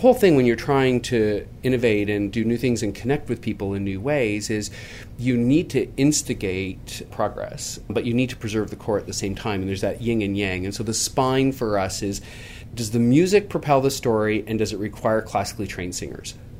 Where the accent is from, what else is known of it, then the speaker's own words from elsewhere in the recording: Toronto, Ontario, Canada; Toronto's my hometown